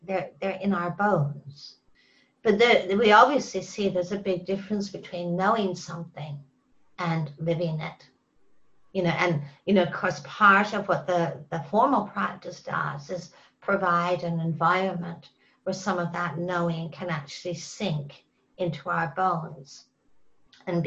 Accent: Canada; I grew up in Canada also, you know, and I grew up in, you know, an environment where, you know, most everybody I knew or encountered was out hunting and fishing

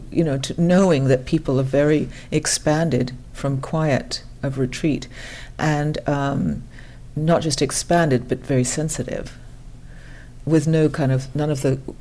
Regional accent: West Coast, United States; which, of course, I'm from the West Coast, so I don't really have experience

